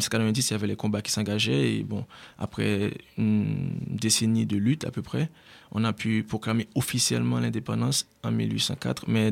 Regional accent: Haiti; Mais même si je suis haïtien, je dois reconnaître qu'il faut un peu se reporter au contexte de l'époque.

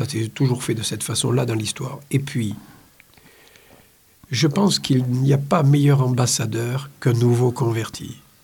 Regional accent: Montpellier, Occitanie, France; born there; Moi, j'y suis pour rien si je suis né à Montpellier.

